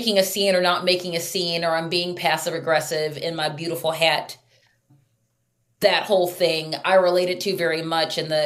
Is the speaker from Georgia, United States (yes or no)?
no; Baltimore, Maryland, United States; And then I'm back in my hometown in Baltimore in a house that he has never seen.